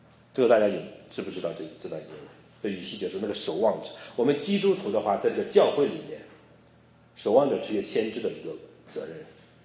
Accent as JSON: {"language": "Chinese", "country": "China", "said": "有我们中国人就是说，中国人就事不关己高高挂起，所以我也是在这种思想里面出来的，"}